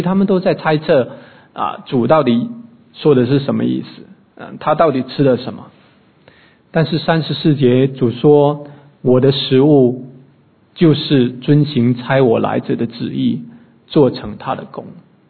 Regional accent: China; now in Australia; 所以当来到澳洲我也有接触一些当地的一些同事，人家不会见面就问你说你吃饭了没有，但是我们中国人就会问你吃饭了没有

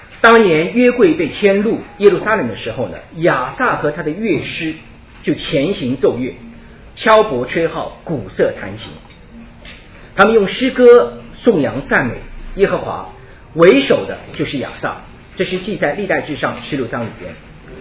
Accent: Shanghai, China; 我们上海人叫乓乓器啊

